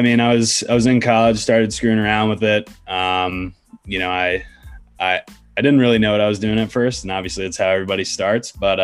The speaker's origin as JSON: {"language": "English", "town": "Washington", "region": "District of Columbia", "country": "United States", "said": "I'm from Washington, D.C., Northern Virginia area."}